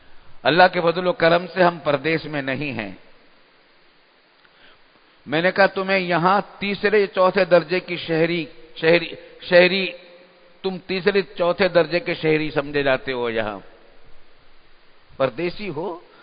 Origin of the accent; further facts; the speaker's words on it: India; now in Pakistan; ہم نے اس کے لیے نعرے لگائے تھے ہندوستان میں بچپن میں، لے کے رہیں گے پاکستان